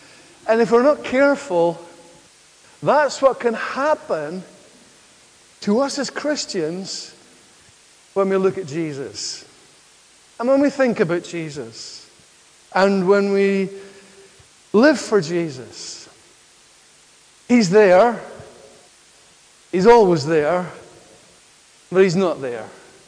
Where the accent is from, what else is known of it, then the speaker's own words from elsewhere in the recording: Aberdeen, Scotland, United Kingdom; moved away; I come from Aberdeen in the glorious promised land of Scotland. And we've been in Northern Ireland now for 11 years.